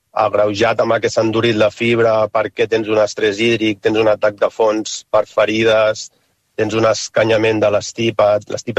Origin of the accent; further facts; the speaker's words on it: Barcelona, Catalonia, Spain; Jo personalment soc de Barcelona, estic molt per aquí, per la zona del Raval també